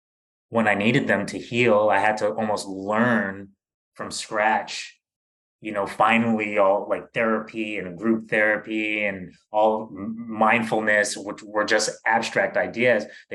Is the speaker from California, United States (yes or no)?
no; New York, United States; I am originally from Bed-Stuy, Brooklyn, New York. And my parents are Jamaican immigrants, so I'm a first-generation American. I grew up in a lower middle-class background in Brooklyn